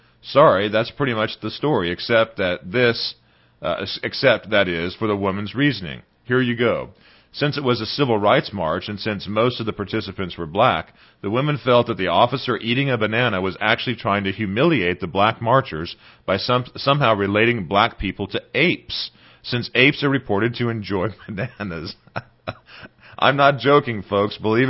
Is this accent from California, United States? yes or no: yes; California, United States; Yes, I am a member from the True South, Southern California, and therefore am a Pac-10 fan.